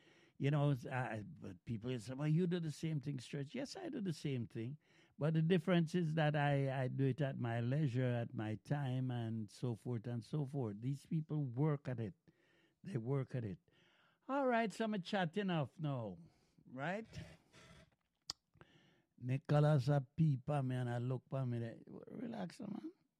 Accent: Montreal, Quebec, Canada; They didn't know I was from Montreal. I came up, lived in Montreal with my brother, and they didn't know I had a Montreal connection.

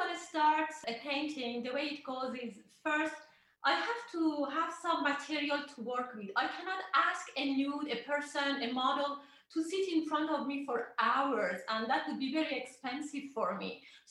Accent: Iran; English is a second language; now in Canada; Yeah, I came from Iran. I was born and raised in Iran, and then I immigrated to Canada in 1986.

